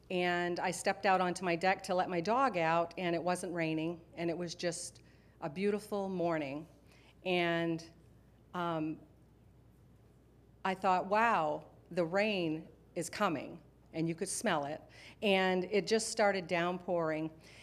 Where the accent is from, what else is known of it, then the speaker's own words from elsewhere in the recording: Maine, United States; I was born and raised in Maine in a very rural area.